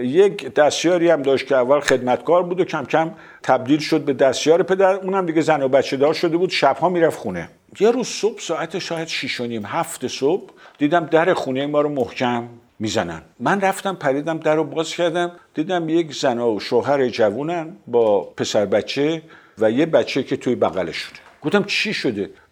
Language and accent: Persian; Sari, Mazandaran, Iran; من در ساری به دنیا آمدم. اون چی که از ساری به یاد دارم زندگی خیلی زیبایی است که به هر حال کنار دریا و چشمه و غیره و غیره.